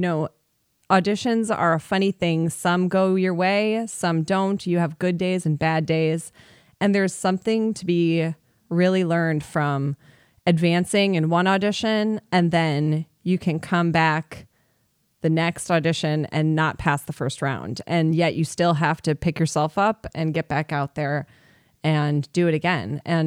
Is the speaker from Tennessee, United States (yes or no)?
no; Chicago, Illinois, United States; I actually spent the next 2 years living in Chicago, which I'm from the Chicago area, so it was nice to be living in the city and being close to home.